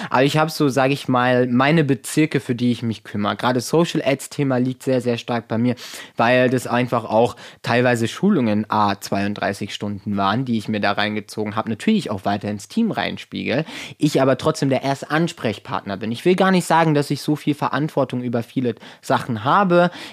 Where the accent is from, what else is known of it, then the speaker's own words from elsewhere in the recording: Luxembourg; in Luxemburg, wo ich herkomme, war alles ein bisschen konservativer.